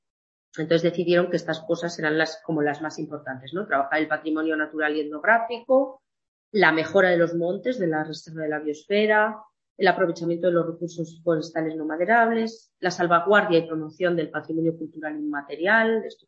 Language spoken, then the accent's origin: Spanish; Vega de Espinareda, Castile and León, Spain; somos de Vega de Espinareda, somos de Candín, somos de Fornera, somos de donde seamos. Que no pasa nada por vivir en un pueblo